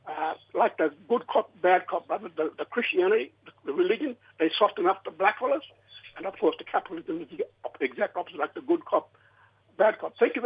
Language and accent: English; Palm Island, Queensland, Australia; I'm born and bred in Palm Island, and I come up north here too, where my grand people come.